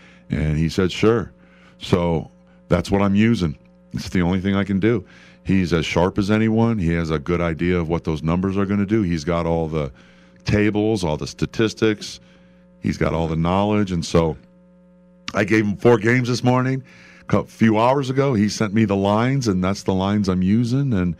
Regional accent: Milwaukee, Wisconsin, United States; But, you know, I'm from Milwaukee, so I'm a Packer fan.

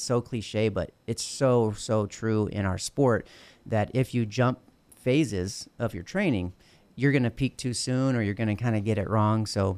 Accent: United States; I would have to say, as an American, I'm a little biased too.

